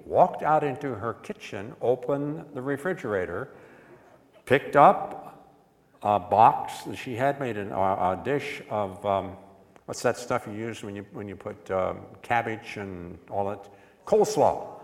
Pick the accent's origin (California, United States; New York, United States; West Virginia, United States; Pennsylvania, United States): West Virginia, United States; Martinsburg; I grew up in Martinsburg, West Virginia, and my parents were involved in establishing the Grace Brethren Church there.